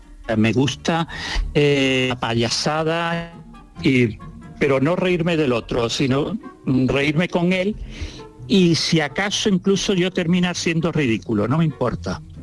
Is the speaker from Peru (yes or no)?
no; Spain; soy muy español, sí. No sé por qué, me gusta España.